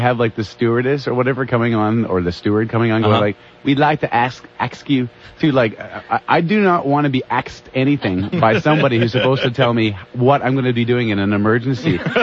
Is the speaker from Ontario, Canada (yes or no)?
no; British Columbia, Canada; born there; now in Victoria, Canada; Okay, I was born in BC, born in the middle of BC, and currently live now on the southern tip of BC. I live in Victoria, Vancouver Island.